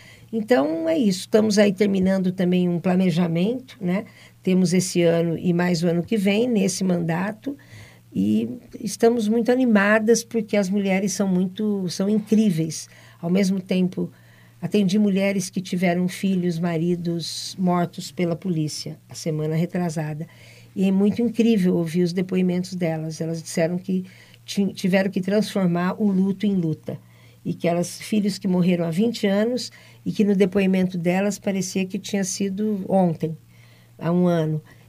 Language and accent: Portuguese; Londrina, Paraná, Brazil; Bom, eu sou de Londrina, né? Então, minha família está toda concentrada aqui